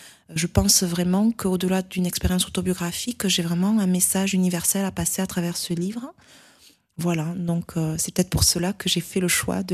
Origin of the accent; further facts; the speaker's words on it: France; born there; J'ai été adoptée, je suis née en France, mais je suis d'origine haïtienne.